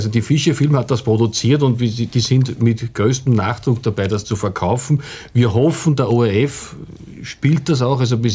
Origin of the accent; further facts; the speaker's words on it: Langenlois, Lower Austria, Austria; ich habe das auch in Langenlois, das ist meine Heimatgemeinde